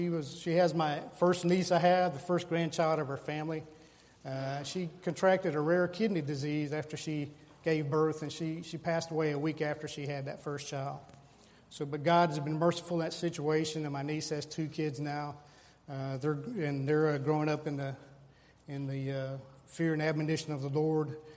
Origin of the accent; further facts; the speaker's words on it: LeRoy, New York, United States; I grew up in Leroy under the tutelage of Reverend Dr. Gardner Ellis.